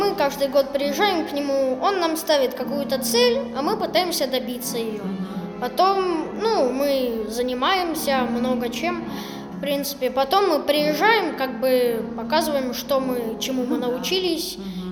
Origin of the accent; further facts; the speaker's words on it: Belgorod Oblast, Russia; Я приехал из Белгородской области. Ну, я живу примерно от самого Белгорода, ну, 100 километров где-то так, в поселке.